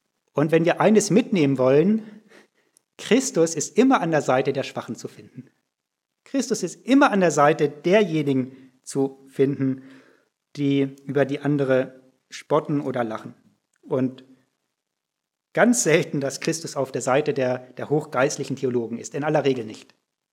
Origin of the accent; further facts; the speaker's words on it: southern France, France; Einige wissen, ich bin in Südfrankreich aufgewachsen